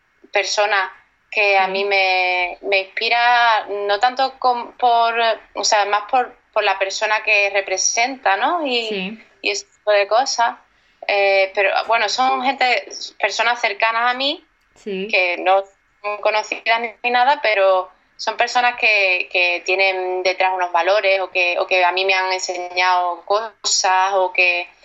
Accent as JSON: {"language": "Spanish", "town": "Cádiz", "region": "Andalusia", "country": "Spain", "said": "Yo mi tierra, Cádiz. Cádiz es precioso"}